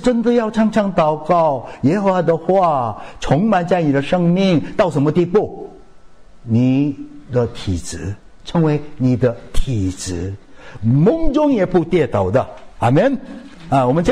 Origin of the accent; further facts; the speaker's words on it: South Korea; 我们韩国人叫波